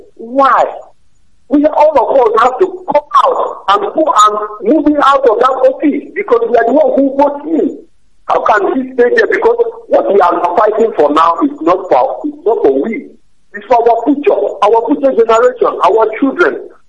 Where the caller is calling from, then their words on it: Adamawa, Cameroon; I'm calling from Adamawa, Cameroon.